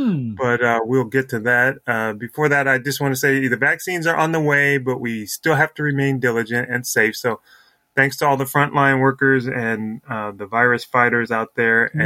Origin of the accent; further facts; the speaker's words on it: Laramie, Wyoming, United States; born there; He lives in Wyoming. I was born in Laramie, Wyoming.